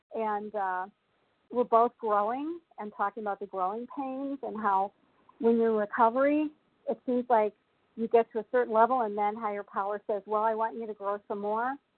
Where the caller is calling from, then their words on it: Illinois, United States; I'm calling from Illinois.